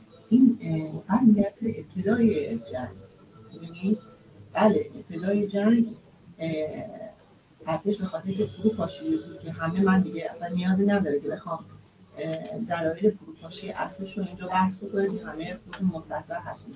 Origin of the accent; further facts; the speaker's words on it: Abadan, Khuzestan, Iran; من خودم بچه اون خطه هستم، بچه آبادان هستم